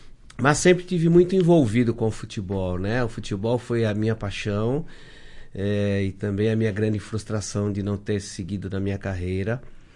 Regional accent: São Paulo, Brazil; eu sou natural de São Paulo, né? E em São Paulo, aos 14 anos, dos 14 aos 20, eu fui atleta de futebol do Corinthians

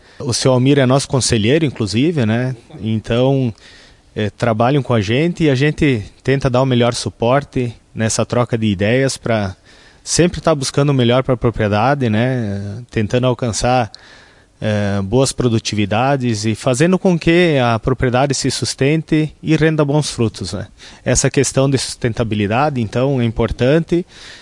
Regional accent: São Jorge, Brazil; Olha, eu sou de São Jorge, mas atualmente eu resido em Sirico e trabalho na Coasa, unidade de caseiros, Passo das Pedras Caseiros.

